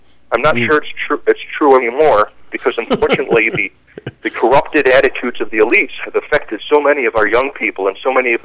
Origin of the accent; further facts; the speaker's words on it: Utica, New York, United States; For example, I grew up near Utica, New York.